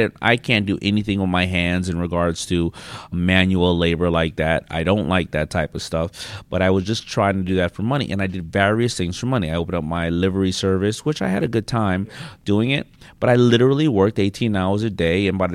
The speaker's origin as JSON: {"language": "English", "town": "Queens", "region": "New York", "country": "United States", "tie": "born or raised there", "said": "growing up in Hollis, Queens, I mean, listen, everybody's from Queens."}